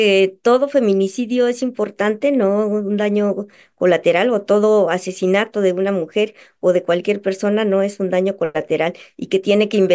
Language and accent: Spanish; Santa María Mixtequilla, Oaxaca, Mexico; born there; Sí, yo nací en Santa María Mixtequilla, que es un municipio, una comunidad indígena del Istmo de Tehuantepec. Soy de Oaxaca.